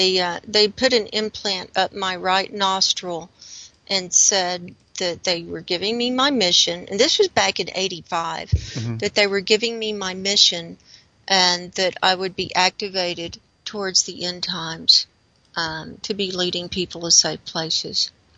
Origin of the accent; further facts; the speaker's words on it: Lubbock, Texas, United States; I grew up in Lubbock, Texas, and Roswell's about 4 hours away.